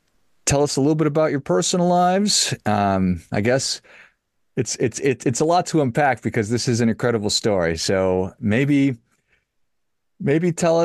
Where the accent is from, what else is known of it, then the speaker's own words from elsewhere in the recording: United States; from my perspective as an American